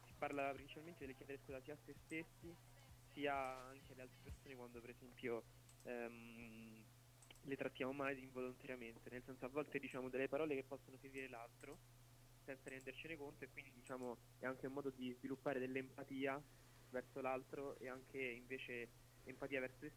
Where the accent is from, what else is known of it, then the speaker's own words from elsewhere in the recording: Rome, Lazio, Italy; io sono di Roma, diciamo che sono molto legato alla mia città